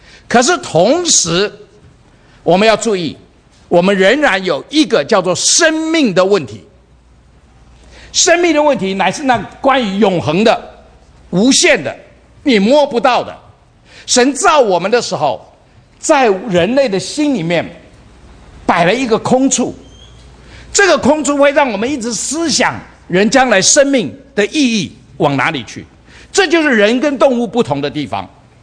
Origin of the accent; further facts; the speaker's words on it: China; now in United States; 我们从中国来，我们都很清楚了，30年前跟今天这个经济的实力差多远。我们以前都要跑到美国来